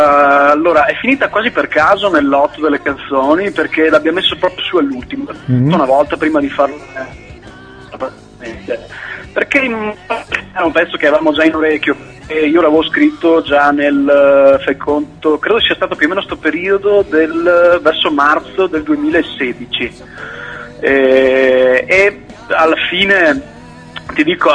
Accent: Padua, Veneto, Italy; anche se noi siamo di Padova

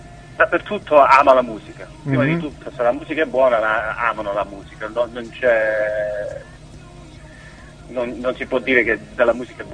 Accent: Cosenza, Calabria, Italy; Io sono originario di Cosenza, si sente dall'accento. ho fatto le scuole elementari e superiori a Cosenza, poi sono trasferito di Arco Rosso.

